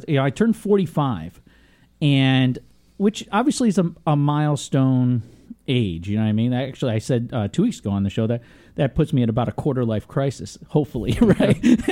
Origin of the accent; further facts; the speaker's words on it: Vermont, United States; growing up in Vermont as a kid